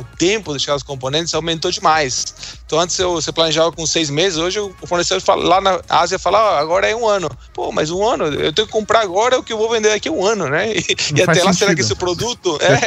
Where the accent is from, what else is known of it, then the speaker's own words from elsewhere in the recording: Argentina; accent: Argentine; moved away as an adult; also born or lived in England; now in Brazil; Eu nasci na Inglaterra, mas eu passei minha infância e eu me formei na Argentina e com 25 anos, há 21 anos, eu vim para o Brasil.